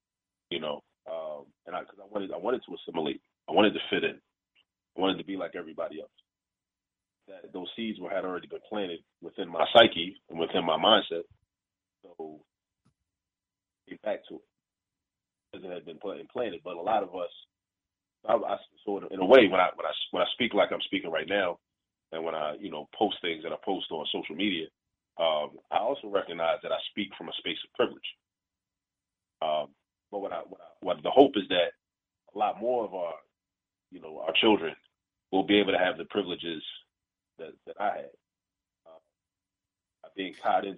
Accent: New York, United States; born there; you know, I was born in New York, and my mother went to Hunter College.

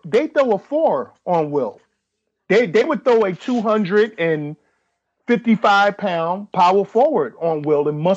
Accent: New York, United States; I'm a New Yorker. I love my city. I bleed my city.

